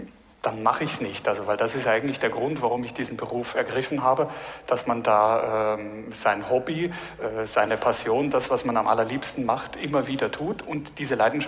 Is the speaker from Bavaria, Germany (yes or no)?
yes; Bavaria, Germany; Also ich meine, ich bin Bayer